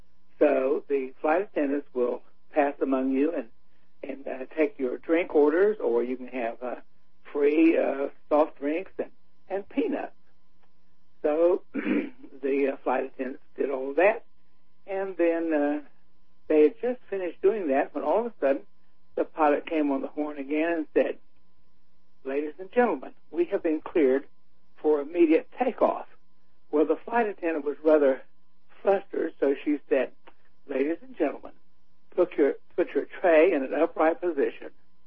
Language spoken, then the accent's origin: English; North Carolina, United States; I grew up in eastern North Carolina. In fact, I learned to swim in the Atlantic Ocean.